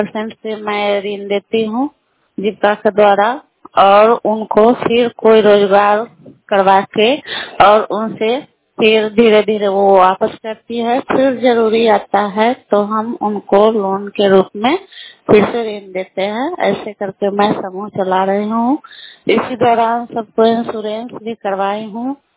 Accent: Lalganj, Bihar, India; मैं लालगंज पोरा मदन सिंह के निवासी हूँ।

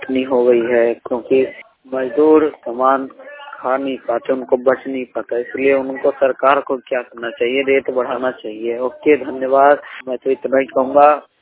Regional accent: Begusarai, Bihar, India; now in Delhi, India; मैं दिल्ली से हूँ। मैं ये कहना चाहता हूँ कि वैसे तो मैं बिहार का हूँ, डिस्ट्रिक्ट बेगूसराय का, भारता दिल्ली में हूँ।

